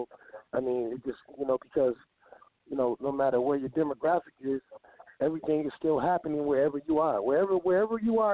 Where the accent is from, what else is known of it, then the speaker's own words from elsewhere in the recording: Michigan, United States; I'm from Michigan, and up here, you ride down the highway, you see divorce lawyers got billboards.